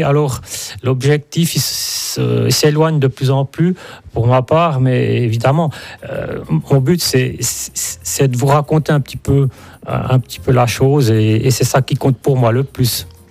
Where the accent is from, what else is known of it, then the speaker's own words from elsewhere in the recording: Switzerland; on est Suisse